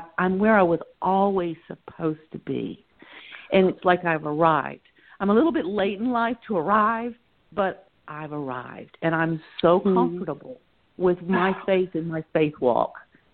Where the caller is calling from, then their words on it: Hereford, Maryland, United States; also born or lived in Southern US; I'm calling also from the Hereford area.